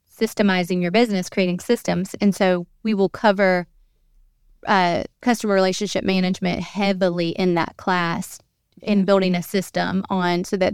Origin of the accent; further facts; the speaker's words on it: Georgia, United States; But I'm from Georgia, you know?